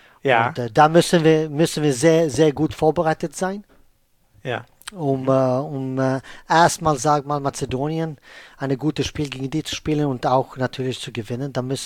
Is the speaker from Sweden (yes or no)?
yes; Sweden; ich bin ja Schwede.